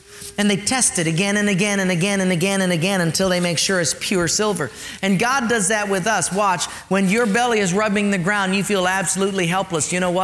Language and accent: English; Hawaii, United States; I was raised in Palola Valley, and at an early age, there was a messy divorce. They split our family up. Half of us went to live in Japan, half stayed here.